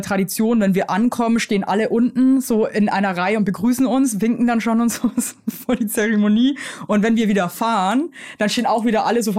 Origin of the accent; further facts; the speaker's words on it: Regensburg, Bavaria, Germany; In Regensburg war das sogar noch, also in meiner Heimat.